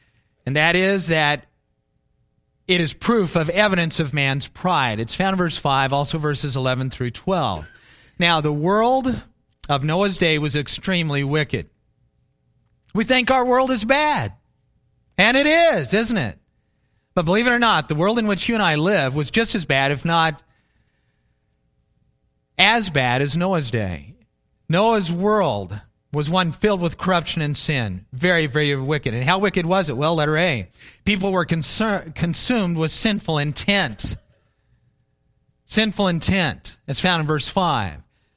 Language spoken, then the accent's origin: English; Plevna, Kansas, United States; When I was growing up in Plevna, my parents, I don't ever remember them locking the door at night.